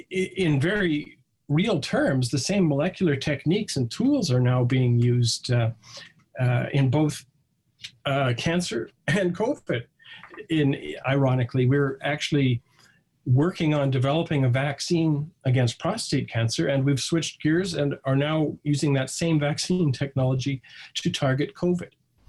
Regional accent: Edmonton, Alberta, Canada; went to Ambassador College, and then returned to Canada to study medicine here in our home city of Edmonton.

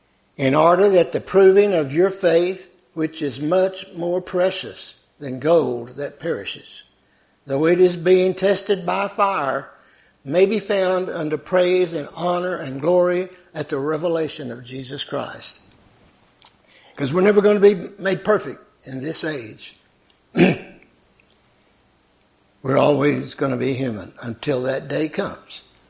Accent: Lubbock, Texas, United States; moved away; also born or lived in Ventura, California; We moved to California that year from Lubbock, Texas, actually, and started school in California, Ventura, California.

